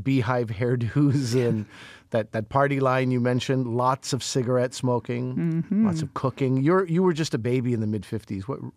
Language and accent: English; Montreal, Quebec, Canada; I grew up in Montreal. And as a young man, I mean, wild horses could not have pulled me out of Montreal.